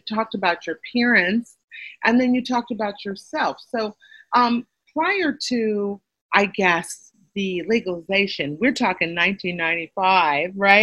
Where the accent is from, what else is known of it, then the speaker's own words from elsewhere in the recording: California, United States; because now I was from the Bay Area.